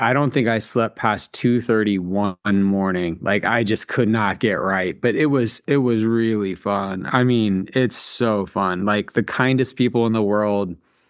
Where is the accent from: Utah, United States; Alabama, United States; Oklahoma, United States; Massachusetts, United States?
Alabama, United States; There's 20 million people in a place the size of my hometown in Alabama that has 300,000.